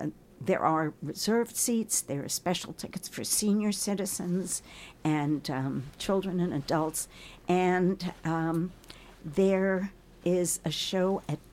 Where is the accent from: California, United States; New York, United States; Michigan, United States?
New York, United States; Well, the thing is, I grew up in New York and took ballet from 5 to 12.